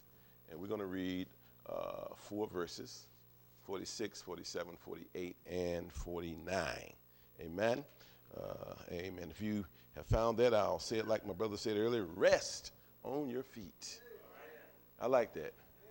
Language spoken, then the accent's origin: English; Winston-Salem, North Carolina, United States; Since I was a little boy, growing up in Winston-Salem, as the pastor said